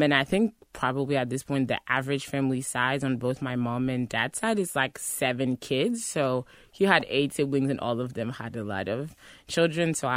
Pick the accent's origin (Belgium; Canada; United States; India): Canada; growing up in Canada. I loved being close to family. So my dad is from the Ivory Coast